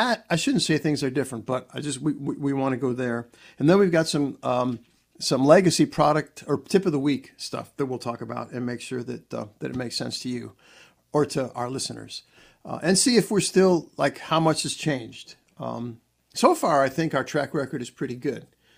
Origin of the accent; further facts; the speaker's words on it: Chicago, Illinois, United States; This approach is the one that I grew up with, but I grew up in Chicago where, you know, we did not have these intense days of heat.